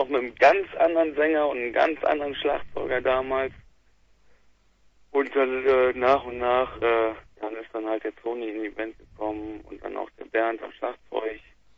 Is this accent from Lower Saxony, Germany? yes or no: no; Düsseldorf, North Rhine-Westphalia, Germany; Also ich bin aus Düsseldorf, das zählt ja schon zum Rheinland